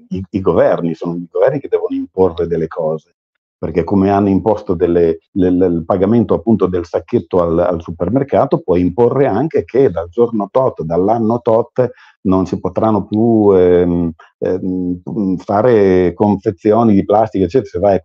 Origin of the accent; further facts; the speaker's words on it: Bologna, Emilia-Romagna, Italy; io che sono di Bologna e ho la città 30